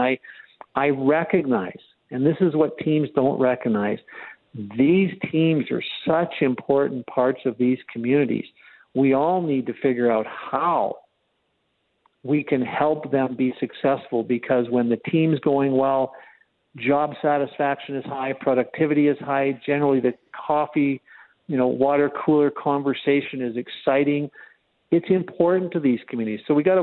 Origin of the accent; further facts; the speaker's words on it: Calgary, Alberta, Canada; now in Edmonton, Canada; Look, I grew up in Calgary and live in Edmonton. I love it here.